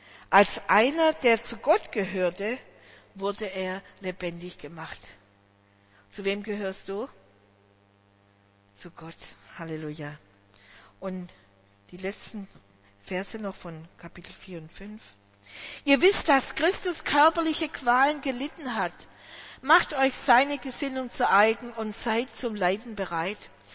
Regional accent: Germany; weil ich komme ja aus dem Schwäbischen und Bayerischen

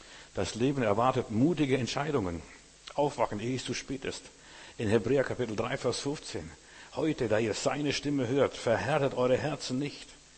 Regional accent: Klaipėda, Klaipėda County, Lithuania; now in Windenburg, Lithuania; Bei uns, wo ich herkomme, aus Memel, also ich wohne ja am Haff in Windenburg, da fuhr der Bus nur einmal am Tag.

